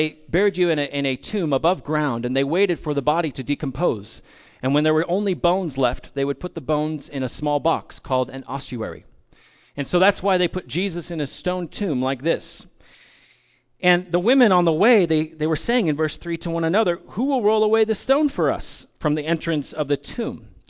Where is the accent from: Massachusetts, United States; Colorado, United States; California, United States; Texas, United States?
California, United States; moved away as an adult; also born or lived in Austria; now in Salt Lake City, United States; I grew up in California, and I spent my adult life in Austria, in Europe, and now I'm living in Salt Lake City, Utah.